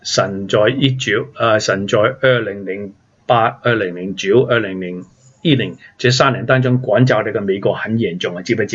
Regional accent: China; 我们中国人没有一个是爱国的这些东西

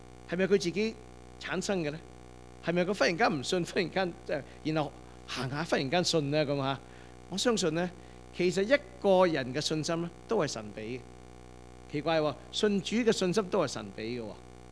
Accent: Guangdong, China; 我们广东人有一句话叫做大水冲到龙王庙

